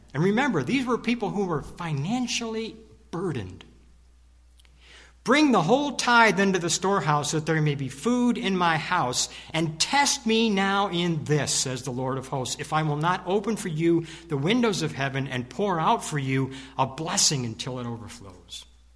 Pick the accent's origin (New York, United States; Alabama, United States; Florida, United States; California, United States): New York, United States; moved away as an adult; now in Oswego, United States; When I came from the Southern Tier 25 years ago, I had a house that I had bought in the 70s.